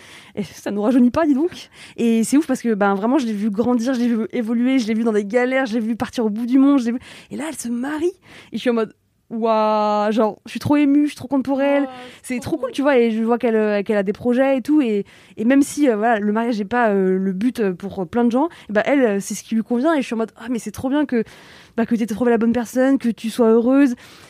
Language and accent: French; Paris, Île-de-France, France; en tant que parisienne, quand je vais dans des régions